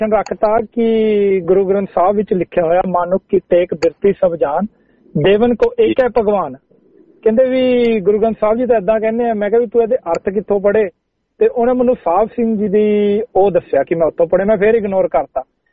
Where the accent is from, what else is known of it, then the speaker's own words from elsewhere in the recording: Haryana, India; ਕਿਉਂਕਿ ਅਸੀਂ ਹਰਿਆਣੇ ਤੋਂ ਬਿਲੋਂਗ ਕਰਦੇ ਹਾਂ, ਸਾਡੇ ਉੱਧਰ ਇਹੀਆਂ ਚੀਜ਼ਾਂ ਜ਼ਿਆਦਾ ਹੈ।